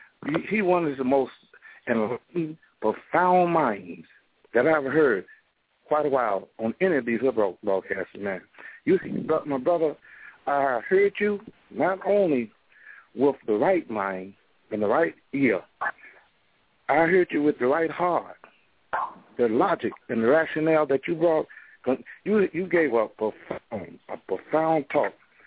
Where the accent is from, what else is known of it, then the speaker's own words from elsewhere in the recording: Durham, North Carolina, United States; And so I'm from North Carolina, Durham, North Carolina.